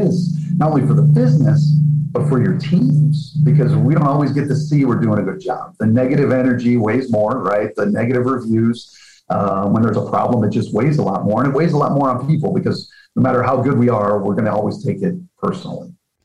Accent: Midwest, United States; since I'm from the Midwest, right?

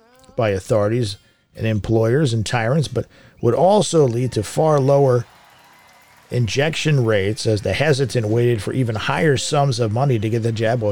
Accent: United States; Yes, I grew up here. Yes, I'm an American. Yes, I like it here, for the most part

